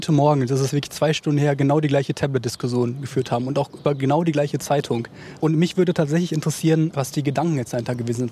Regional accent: Iserlohn, North Rhine-Westphalia, Germany; born there; also born or lived in Essen / Dortmund / Frankfurt / Berlin; Ich bin in Iserlohn geboren. Ich habe in Essen studiert, in Dortmund, in Frankfurt gewohnt, in Berlin gewohnt, in Kiel gewohnt, in Flensburg gewohnt.

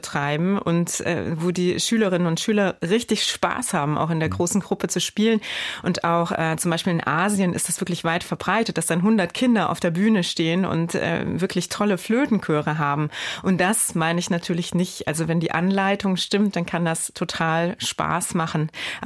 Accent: Simmern, Rhineland-Palatinate, Germany; ich bin ja auf dem Land groß geworden sozusagen, also in einer Kleinstadt in Simmern im Hunsrück.

